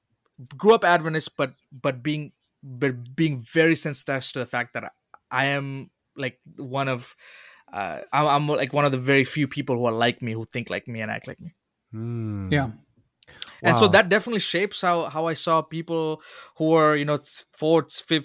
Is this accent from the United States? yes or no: no; Sri Lanka; also born or lived in Oman; Even growing up in Sri Lanka and Oman, the moment where something comes up, like a new hit or a new single in the billboards, we got it in Oman. We got it in Sri Lanka.